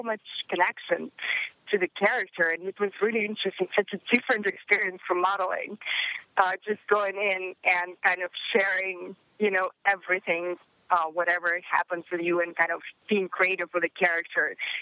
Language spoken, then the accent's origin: English; Siberia, Russia; I'm from Siberia, from Russia, and I think it's a little bit warmer in Pittsburgh, maybe, but it's kind of close, similar weather. And I grew in a really small town.